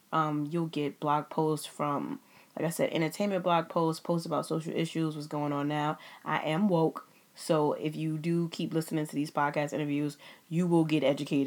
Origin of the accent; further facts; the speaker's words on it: New York City, New York, United States; I'm born and raised in New York City, so I have a whole, you know, thought process and theories just because of where I'm from.